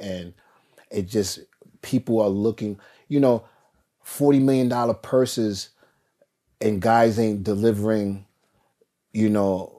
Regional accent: Brooklyn, New York, United States; no, I'm from Brooklyn. That's why I came to see him because I'm a big fan of Brooklyn fighters.

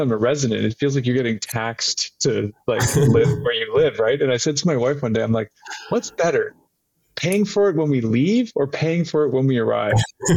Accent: Toronto, Ontario, Canada; I grew up in Toronto my whole life

